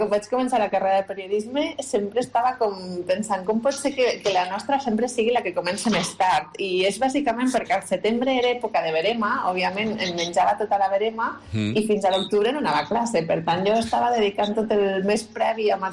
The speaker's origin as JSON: {"language": "Catalan", "region": "Catalonia", "country": "Spain", "moved": "yes", "lives_now": "Barcelona, Spain", "said": "Quan surto de Terralta, jo soc de la Terralta, quan me'n vaig d'allí surto a estudiar a Barcelona"}